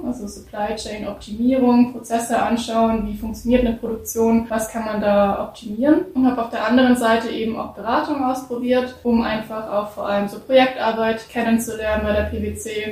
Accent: Munich, Bavaria, Germany; Ich komme auch aus München

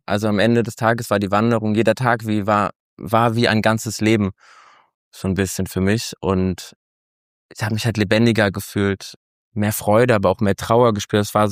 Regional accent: Cologne, North Rhine-Westphalia, Germany; Und ich komme aus Köln. Also solange ich am Rhein war, war es wie Heimat

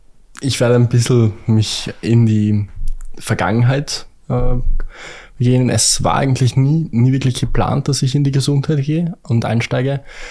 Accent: Vienna, Austria; ich komme ja auch aus Wien.

